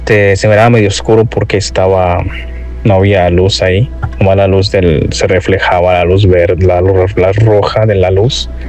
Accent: Livermore, California, United States; de Livermore, California.

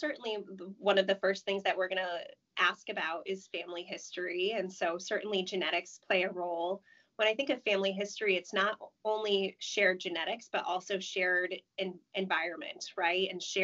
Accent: Endwell, New York, United States; Born and raised in Endwell, New York.

